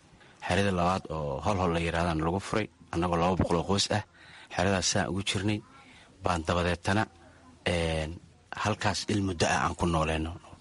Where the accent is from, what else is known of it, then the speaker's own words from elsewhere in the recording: Mogadishu, Banadir, Somalia; born there; moved away; magaalada Muqdisho ku dhashay waxaan ka qaxay xamar 2006 aan ka qaxay xilligii dagaalka cadoonka Itoobiya jiray